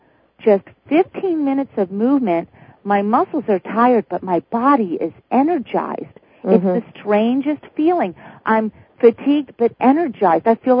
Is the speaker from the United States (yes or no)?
yes; Midwest, United States; So I grew up in the Midwest and I saw the hoedown shuffle.